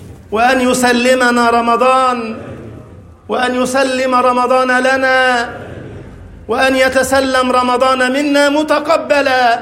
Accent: Egypt

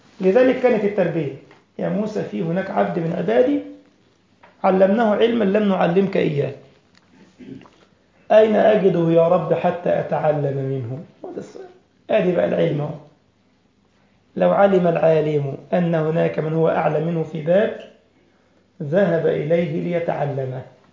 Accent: Egypt; طبعا عندنا في مصر كده عند البحر المتوسط بين فرعي دمياط ورشيد كده في المنطقة دي

